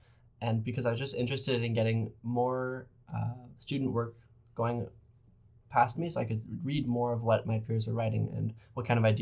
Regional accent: Corvallis, Oregon, United States; I grew up in Corvallis, and so U of O is a very easy choice for me, a very natural choice to stay in state.

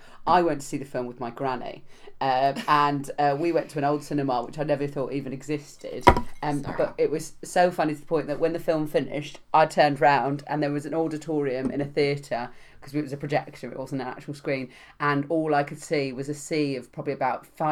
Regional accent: United States; I'm American.

